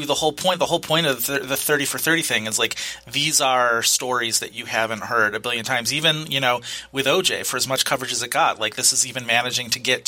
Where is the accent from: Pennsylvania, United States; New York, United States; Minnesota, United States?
New York, United States; Buffalo; especially, you know, me growing up in Buffalo